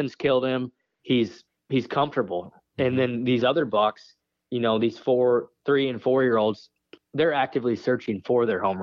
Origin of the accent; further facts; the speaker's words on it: Iowa, United States; I grew up in Northeast Iowa.